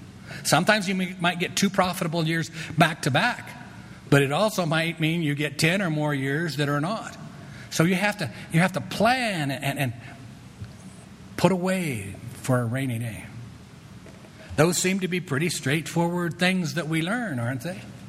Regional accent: Grand Junction, Colorado, United States; I grew up in Grand Junction. I don't know if you know that. What used to be a lot of orchards.

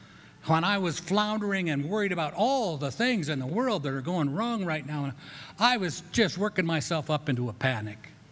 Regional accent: Colorado, United States; I'm from Colorado. I do know Colorado trout.

